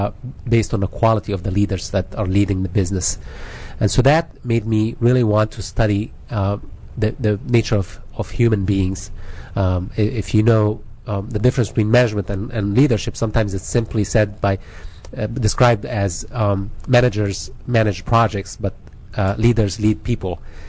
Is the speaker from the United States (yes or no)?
no; Egypt; which I come from Egypt, so it was very convenient for me because we love the sun over there.